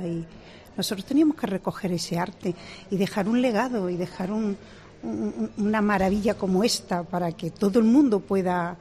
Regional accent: Granada, Andalusia, Spain; now in Mollina, Spain; Yo soy de Granada.

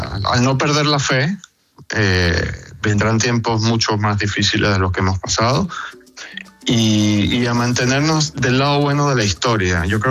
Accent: Venezuela; darnos la oportunidad como venezolanos todos

